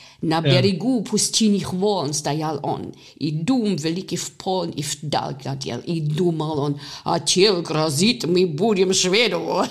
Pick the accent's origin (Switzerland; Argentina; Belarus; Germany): Belarus; German is a second language